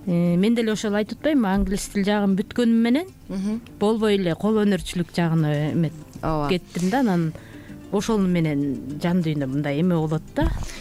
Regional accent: Naryn, Naryn Region, Kyrgyzstan; Мен өзүм Нарын шаарында чоңойгом, Нарын шаарында төрөлгөм, Нарын шаарында окугам, англис тили боюнча окуп бүткөм

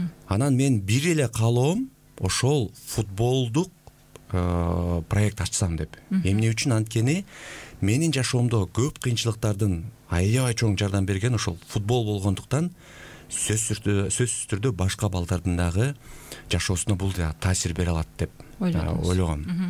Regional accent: Talas Region, Kyrgyzstan; Мен ошол Талас жеринде чоңойгонмун. Үй бүлөбүздө 7 бир тууган.

